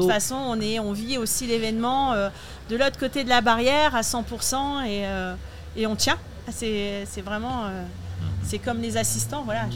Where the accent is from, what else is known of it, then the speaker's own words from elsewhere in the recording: Lille, Hauts-de-France, France; Pas du tout, je viens de Lille, dans le Nord.